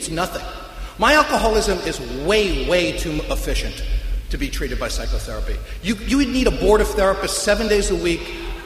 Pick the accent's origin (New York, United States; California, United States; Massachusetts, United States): New York, United States; Bronx; I was brought up in the Bronx to a completely insane family.